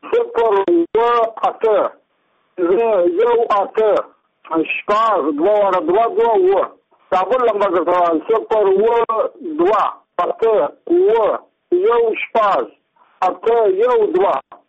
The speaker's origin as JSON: {"language": "Pashto", "region": "Badghis", "country": "Afghanistan", "said": "زه په خپله د بادغیس له ولایت یم، د مقر د ولسوالۍ یم، د انګور د کلي"}